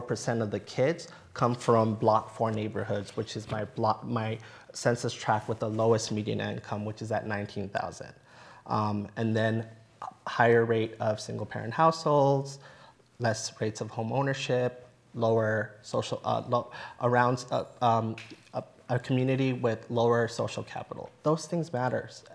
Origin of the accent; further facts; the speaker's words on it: Los Angeles, California, United States; also born or lived in Dallas; now in San Antonio, United States; I grew up in Los Angeles and was in Dallas for 4 years, was a teacher administrator, and then came to San Antonio.